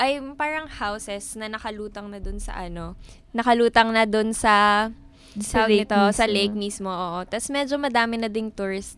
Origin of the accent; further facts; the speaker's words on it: Eastern Visayas, Philippines; Cebuano. I mean, unlike dun sa ibang parts ng Leyte na Waray, Cebuano kami.